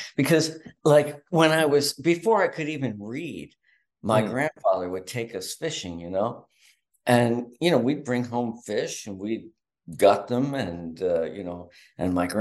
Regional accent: Philadelphia, Pennsylvania, United States; I grew up in Philly and we went down to the Jersey Shore, you know, in the summertime

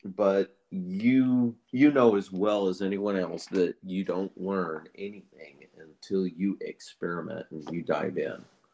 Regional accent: Webster, Iowa, United States; now in Oregon, United States; I am from a little town called Webster, Iowa.

